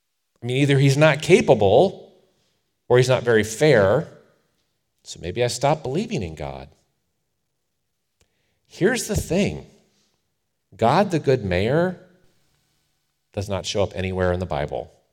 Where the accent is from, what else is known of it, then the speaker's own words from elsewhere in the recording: Bay Village, Ohio, United States; several tornadoes touched down in my home town of Bay Village, Ohio, or around there, Northeast Ohio.